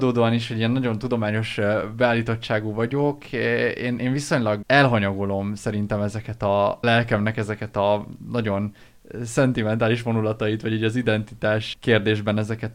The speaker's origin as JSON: {"language": "Hungarian", "country": "Hungary", "said": "egy egyszerűen megkerülhetetlen számomra az, hogy én magyar vagyok"}